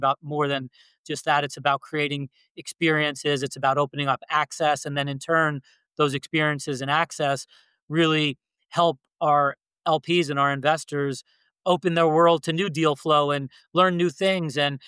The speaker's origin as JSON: {"language": "English", "region": "New York", "country": "United States", "said": "In fact, Napoli, I come from New York, where I didn't think you could get more pressure and more demanding fans than the New Yorkers."}